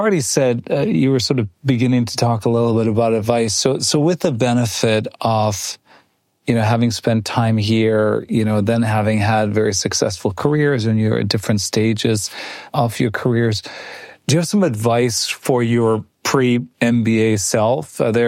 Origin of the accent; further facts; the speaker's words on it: Germany; moved away as an adult; So I grew up in Germany, went to the U.S. for college.